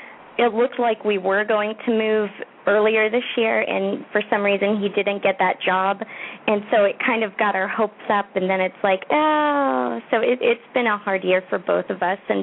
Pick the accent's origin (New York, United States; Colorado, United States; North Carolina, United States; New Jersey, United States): Colorado, United States; now in Florida, United States; Actually, it's to my home state, Colorado, and he's never lived there before, but that's actually where I grew up, and I moved out here in Florida and met my husband